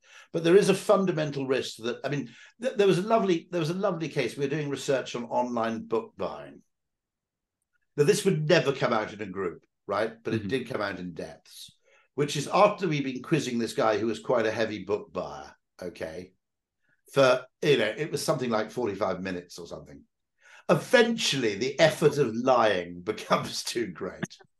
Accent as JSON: {"language": "English", "region": "Wales", "country": "United Kingdom", "said": "because being Welsh, obviously dragons are not actually mythical creatures."}